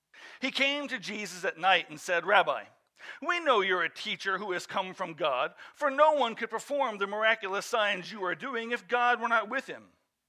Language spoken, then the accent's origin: English; Colorado, United States; also born or lived in Iowa; I'm from Colorado. I grew up in Iowa. I grew up in Colorado. Traveled the Midwest.